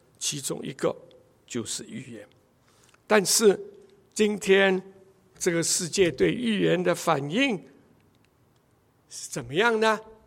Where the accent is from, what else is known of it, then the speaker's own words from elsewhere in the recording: China; 我们中国人在这件事上犯了多少血的错误